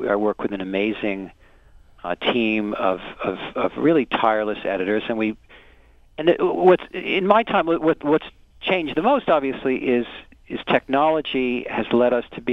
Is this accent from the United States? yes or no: yes; New Jersey, United States; That's where I'm from. I can see my home state from my window.